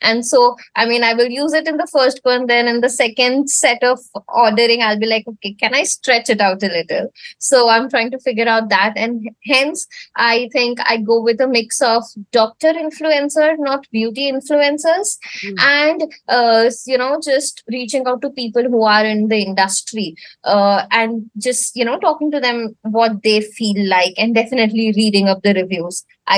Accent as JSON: {"language": "English", "town": "Surat", "region": "Gujarat", "country": "India", "moved": "as an adult", "lives_now": "Mumbai, India", "said": "I'm originally from Surat and I moved to Mumbai for my master's, and since then fell in love and stayed here. It's been 4 or 5 years, discounting the COVID years"}